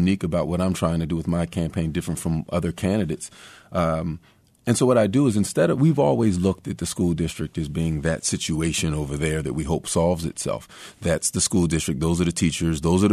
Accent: Philadelphia, Pennsylvania, United States; We just called it growing up in Philly.

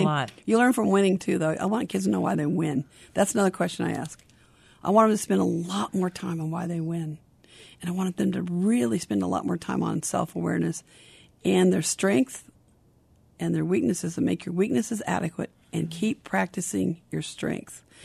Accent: Long Beach, California, United States; I met them through a World Team Tennis clinic out in California, because I'm from Long Beach

